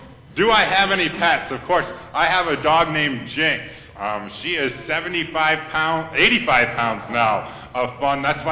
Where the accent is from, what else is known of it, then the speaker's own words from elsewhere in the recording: Watertown, Wisconsin, United States; Where am I from? I'm from Watertown, Wisconsin. That's a little dot in the state of Wisconsin.